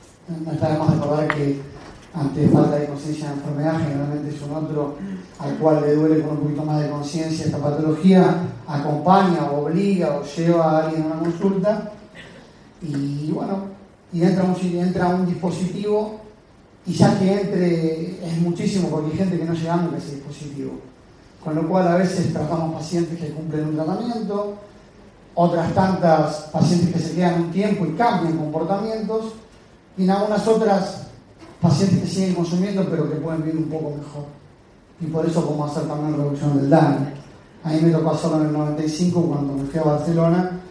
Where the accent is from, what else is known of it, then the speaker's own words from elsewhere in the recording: Quilmes, Buenos Aires Province, Argentina; Los quilmeños somos tan fanáticos de Quilmes y tan chauvinistas